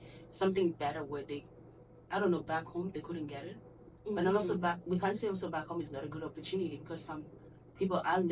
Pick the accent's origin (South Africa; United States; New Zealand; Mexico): South Africa; now in Canada; I'm from East Africa, but I grew up in South Africa. So I grew up in South Africa and I grew up here as well in Canada, obviously.